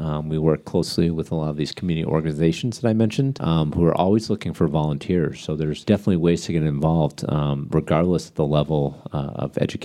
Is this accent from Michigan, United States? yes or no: no; New Hampshire, United States; I'm a little bit of a country boy. I grew up in New Hampshire.